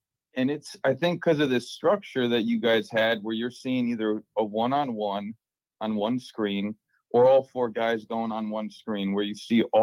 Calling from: Florida, United States; I'm calling from Florida.

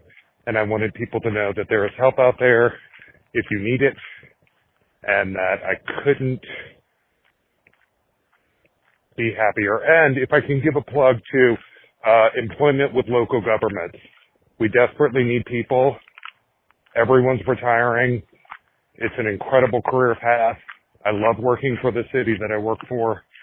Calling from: Tucson, Arizona, United States; I'm calling from Tucson, Arizona.

